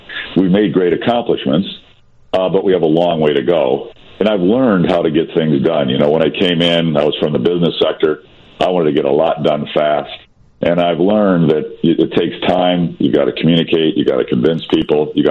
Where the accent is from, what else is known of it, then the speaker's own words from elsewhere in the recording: Chicago, Illinois, United States; I was born in Chicago and have lived here for 62 years.